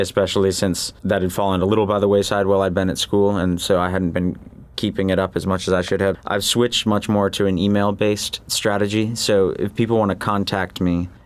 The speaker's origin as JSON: {"language": "English", "town": "Shushan", "region": "New York", "country": "United States", "said": "from Shushan, New York."}